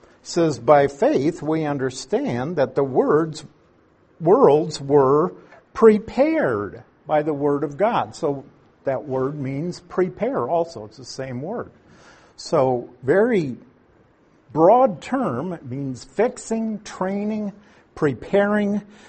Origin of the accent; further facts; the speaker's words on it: Nebraska, United States; of course he comes to my mind because I'm from Nebraska and he was from Lincoln